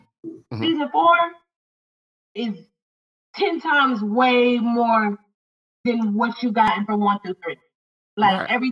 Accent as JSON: {"language": "English", "town": "Atlanta", "region": "Georgia", "country": "United States", "said": "You know, I'm from Atlanta, Isaiah's from Atlanta."}